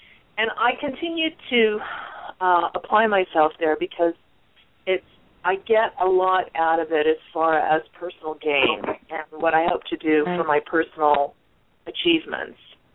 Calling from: Arizona, United States

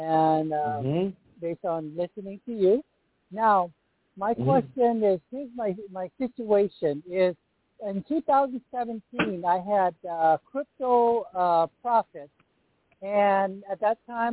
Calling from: Chinatown, California, United States; I'm calling from Chinatown, California.

